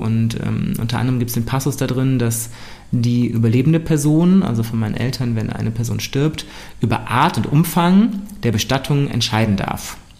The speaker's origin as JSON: {"language": "German", "region": "Eifel", "country": "Germany", "said": "Bei uns in der Eifel auch so, dass immer ein Kasten Bier kalt."}